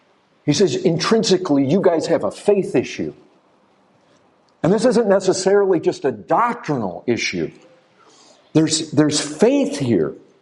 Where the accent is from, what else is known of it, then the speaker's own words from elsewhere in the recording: Michigan, United States; Where I grew up in Michigan, red in the morning, sailors take warning.